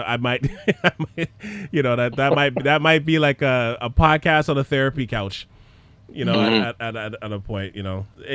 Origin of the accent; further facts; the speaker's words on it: Montreal, Quebec, Canada; now in Toronto, Canada; I grew up in Montreal. I can tell you that's wrong.